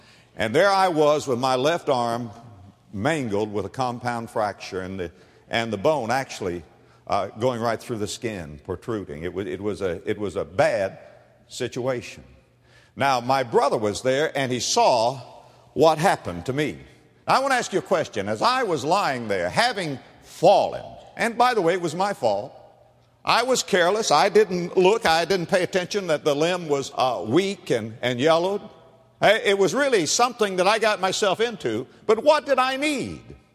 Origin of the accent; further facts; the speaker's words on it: West Palm Beach, Florida, United States; I was raised in West Palm Beach, Florida.